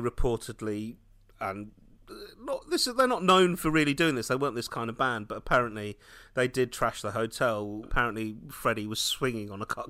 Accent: India; Yeah. I mean, I'm not Middle Eastern. I'm Indian.

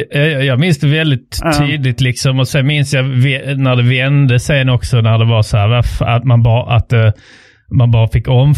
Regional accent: Trelleborg, Skåne, Sweden; Jag kom då från Trelleborg som är då arbetarstaden.

